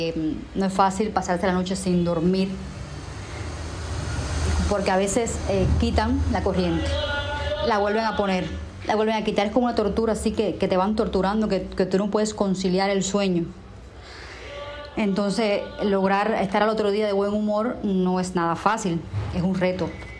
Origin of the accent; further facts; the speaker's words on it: Cuba; como madre cubana que vive en Cuba